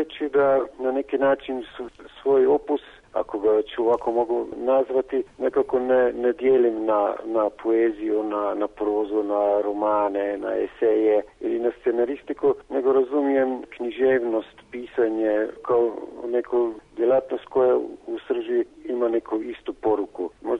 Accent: Murska Sobota, Mura, Slovenia; a u Mursku Sobotu, u moj rodni grad, manje od 10

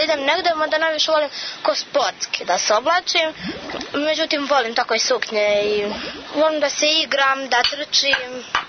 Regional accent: Gornji Milanovac, Moravica District, Serbia; imam 12 godina, dolazim iz Gornjeg Milanovca, peti sam razred

